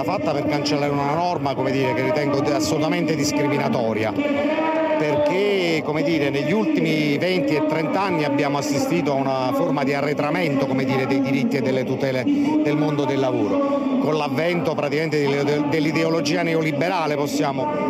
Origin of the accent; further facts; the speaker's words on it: Caserta, Campania, Italy; Vengo da Caserta